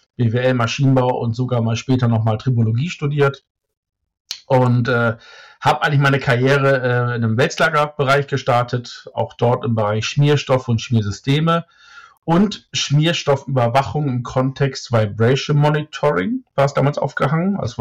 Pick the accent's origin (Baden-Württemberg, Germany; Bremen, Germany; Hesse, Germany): Bremen, Germany; born there; now in Saarland, Germany; also sitze im Saarland. Aber wie man schon hört, ich bin eigentlich ein gebürtiger Bremer, also ich bin eigentlich klassisches Nordlicht.